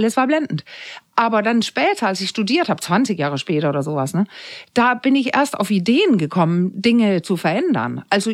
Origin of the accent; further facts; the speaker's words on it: Denmark; Ich bin Dänin